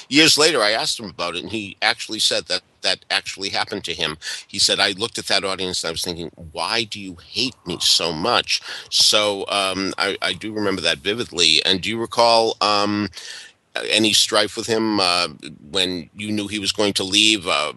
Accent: Boston, Massachusetts, United States; Well, you know, it's funny you mention that because I'm from Boston and I saw it there.

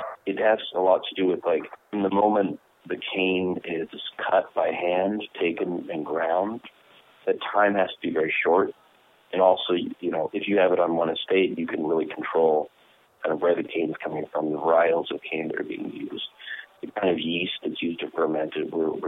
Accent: Texas, United States; I come from Texas, and it reminds me of the Texas Hill Country

